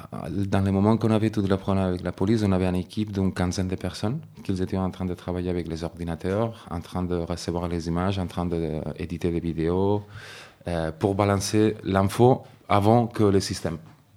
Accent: Barcelona, Catalonia, Spain; comme je suis de Barcelone, en fait, j'ai pas mal vu comment ils travaillent là-bas.

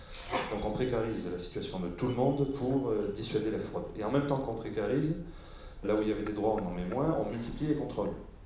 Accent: Montpellier, Occitanie, France; moi je viens de Montpellier, vous allez dans les petits bleds, Narbonne, Béziers, etc., autour

